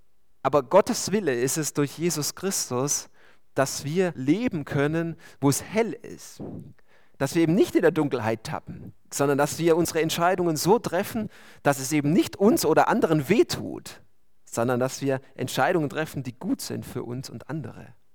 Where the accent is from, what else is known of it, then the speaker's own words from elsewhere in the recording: Baden-Württemberg, Germany; born there; Ich bin ja gebürtiger Baden-Württemberger, Schwabe darf ich ja nie sagen. Gut, das hört ja niemand dort. Hohenloher